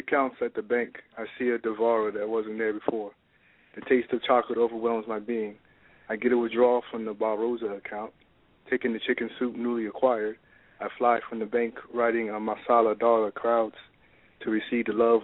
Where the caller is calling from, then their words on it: Florida, United States; I'm calling from Florida.